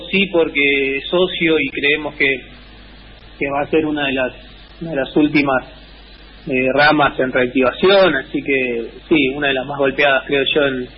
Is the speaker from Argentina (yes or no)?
yes; Argentina; Yo soy argentino, sí.